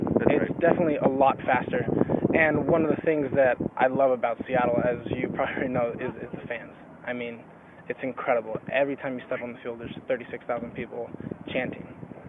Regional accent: Tijuana, Baja California, Mexico; also born or lived in San Diego, United States; And I was born in San Diego, but then I lived in Tijuana until I was 8, then moved to San Diego until I was 14, then moved back to Tijuana from like 14 to 18 all throughout high school.

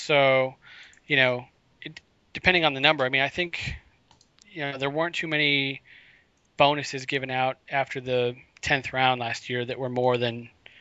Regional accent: Redmond, Washington, United States; Yeah, I grew up in Redmond.

